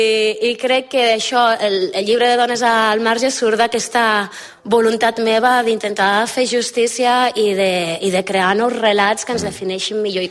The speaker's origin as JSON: {"language": "Catalan", "region": "Catalonia", "country": "Spain", "tie": "born there", "lives_now": "Pallars, Spain", "said": "Jo vaig néixer al Montsec, a la Vall de Meià, i fa anys que visc aquí al Pallars, i és el meu territori d'influència, i com a dona del món rural i nena de poble"}